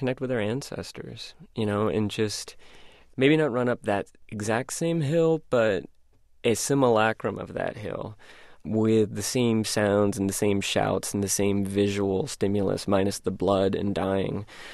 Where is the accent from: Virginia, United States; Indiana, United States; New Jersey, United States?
Virginia, United States; Charlottesville; I'm from Charlottesville, Virginia